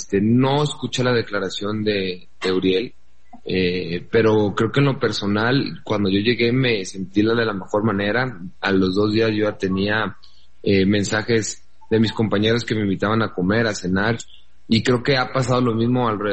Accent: Mexico; somos puro mexicano y sabemos nuestras costumbres

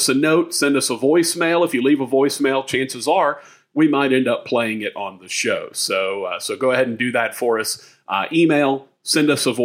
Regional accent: Shreveport, Louisiana, United States; Of course, I'm from Shreveport, Louisiana, but I was in Texas a couple of weeks ago

